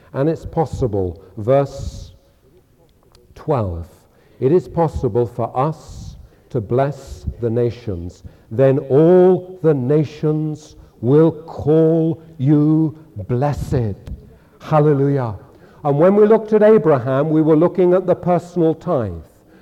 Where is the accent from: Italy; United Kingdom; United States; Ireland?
United Kingdom; England; I'm English and strange